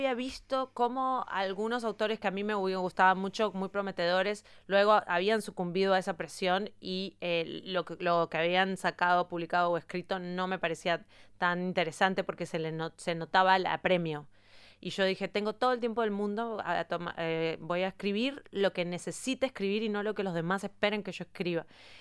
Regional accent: Uruguay; now in France; soy una latinoamericana, pero entonces como vivía en Uruguay, es otro tipo de latinoamericano.

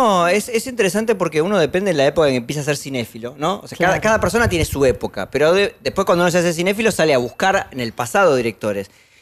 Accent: Avellaneda, Buenos Aires Province, Argentina; also born or lived in Sarandí / Wilde; Nací en Crucecita, nací en Sarandí, soy de Sarandí como Jorge Lanata, con quien trabajo, me crié en el partido de Avellaneda, o sea que después me fui a vivir a Wilde y soy de Avellaneda, hincha independiente

